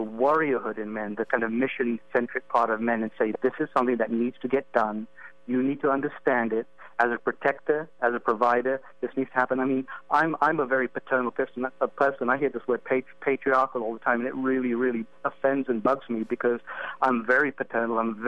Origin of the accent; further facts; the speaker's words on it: England, United Kingdom; I was raised, born and raised in England. I had two sisters.